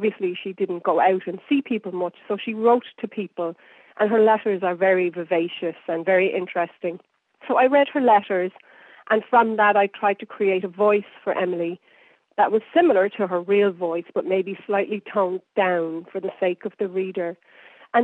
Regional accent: Ireland; I'm Irish. I live in Ireland.

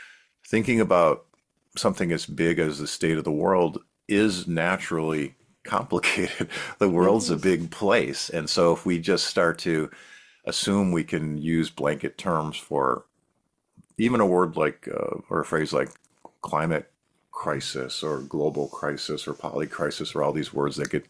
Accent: Buffalo, New York, United States; I grew up in Buffalo, New York, Western New York, and went to college in New York City.

